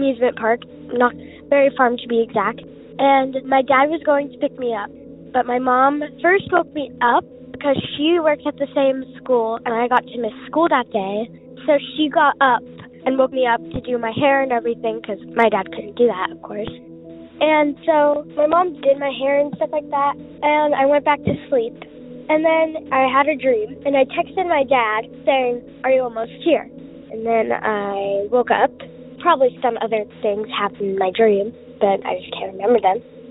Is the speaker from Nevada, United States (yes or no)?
no; California, United States; I'm from Southern California.